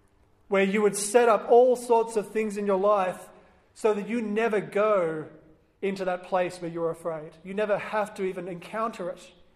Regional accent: Perth, Western Australia, Australia; particularly growing up in Perth where the beach culture is huge and everyone surfs.

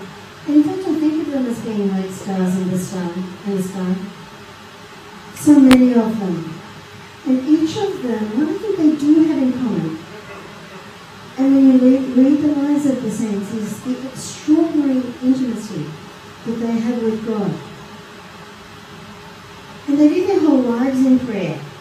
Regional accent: Australia; encapsulates many of the values and virtues that we hold dear as an Australian community.

